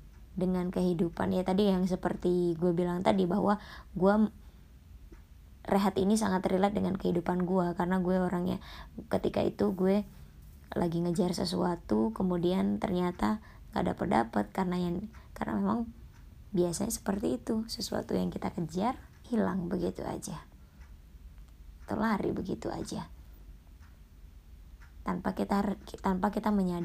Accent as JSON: {"language": "Indonesian", "region": "Jakarta", "country": "Indonesia", "said": "Kadang kita tuh sebagai warga Jakarta tuh sebel ya sama macet"}